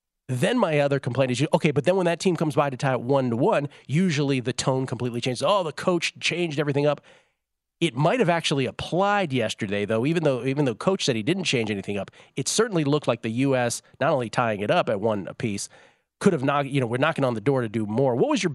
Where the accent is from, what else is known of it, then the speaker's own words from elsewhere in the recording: United States; But as my American sensibilities, my biggest complaint about soccer broadcasting